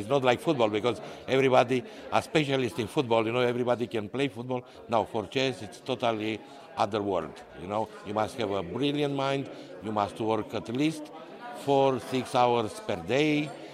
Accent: Romania; I come from Romania.

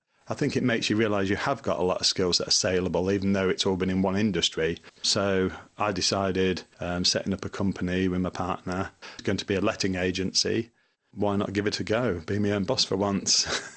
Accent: Coventry, West Midlands, United Kingdom; I'm 48 years old. I was born and bred in Coventry in Wycombe.

